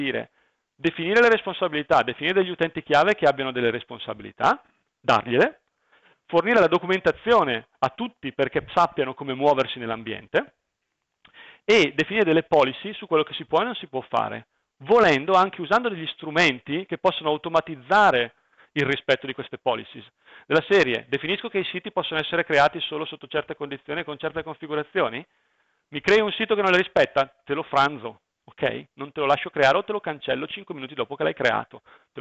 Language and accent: Italian; France; accent: French; Italian is a second language; now in Brescia, Italy; che si capirà dal mio accento francese, vivo a Brescia